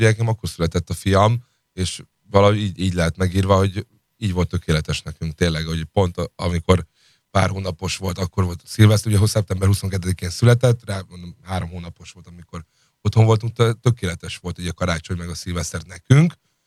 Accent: Budapest, Hungary; nem, kispesti vagyok, hogy ott nőttem föl

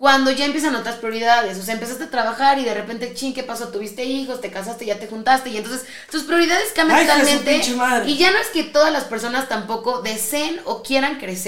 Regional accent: Mexico; todas las personas realmente, como mexicanos, vivimos literal para la quincena.

